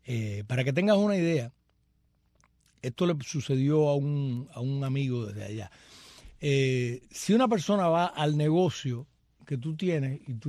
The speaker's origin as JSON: {"language": "Spanish", "region": "Camagüey", "country": "Cuba", "said": "Soy camagüeyana como tú."}